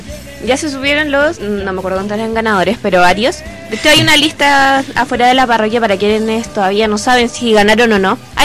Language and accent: Spanish; Peña Blanca, Valparaíso, Chile; los que somos de Peña Blanca sí o sí tenemos que ir